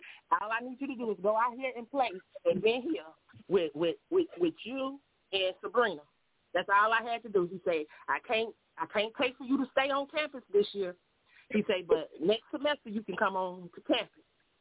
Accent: South Carolina, United States; And at that time, I didn't really know what HBCUs were, because I'm from South Carolina. They didn't really talk about HBCUs.

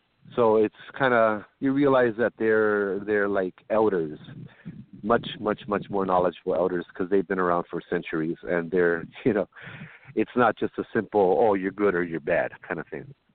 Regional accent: Hawaii, United States; Though, once again, I want to make sure I'm Hawaiian, and I am fiercely proud of my culture

